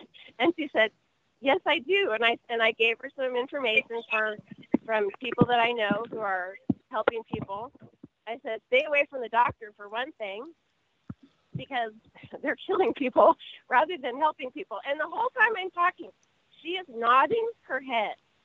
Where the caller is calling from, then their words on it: California, United States; Hello, I'm here in SoCal.